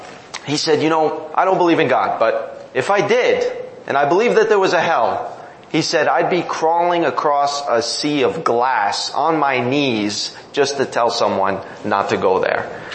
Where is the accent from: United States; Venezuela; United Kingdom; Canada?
Canada; I'm always made fun of for my last name and because I'm Canadian.